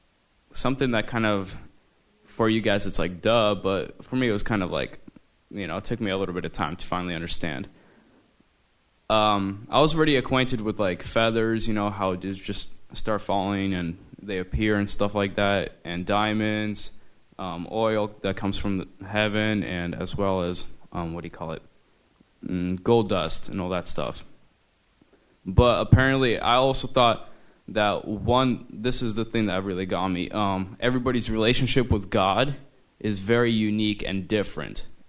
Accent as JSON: {"language": "English", "region": "Oregon", "country": "United States", "said": "from Oregon also."}